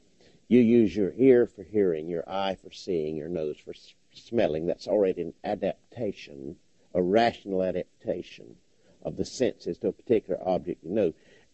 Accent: United States; Laboratories, as they call them. I'm American, I call it laboratory.

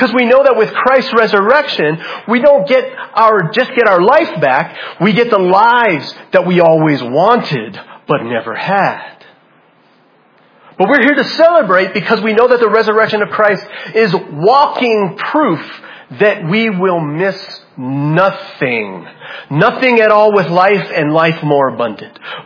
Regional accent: Hawaii, United States; I mean, I'm just like, look, man, we're from Hawaii.

